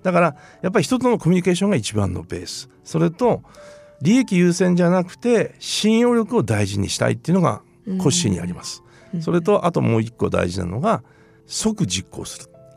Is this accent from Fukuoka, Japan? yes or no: yes; Fukuoka, Japan; 私は、生まれも育ちも福岡市中央区で、ほとんど、仕事もですね、結果的に福岡でずっとやってる福岡大好き人間の